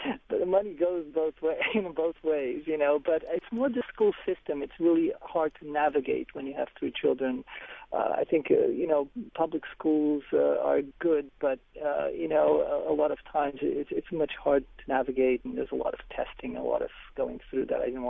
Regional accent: Lisbon, Portugal; now in United States; Yes, I came here from Lisbon at the time. I was living in Lisbon before I came here in 1986.

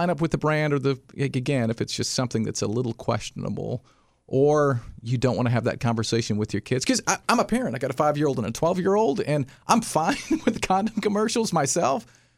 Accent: Cookeville, Tennessee, United States; I got a call from my hometown radio station in Cookeville, Tennessee, which is a neighbor of Sparta, a country station.

